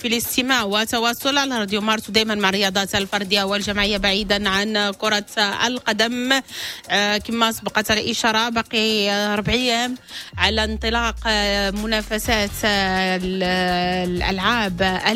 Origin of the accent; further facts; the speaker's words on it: Morocco; والأكيد بأننا نحن كمغاربة كنتظروا بأن الأبطال ديالنا والبطلات ديالنا يحققوا نتائج إيجابية